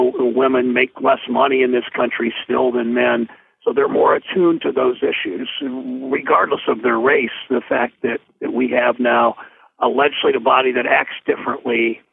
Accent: Mansfield, Ohio, United States; Springfield or my hometown of Mansfield

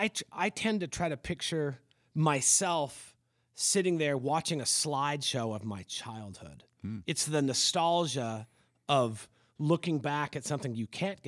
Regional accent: Parkland, United States; Yeah, so growing up in Parkland, one of the things

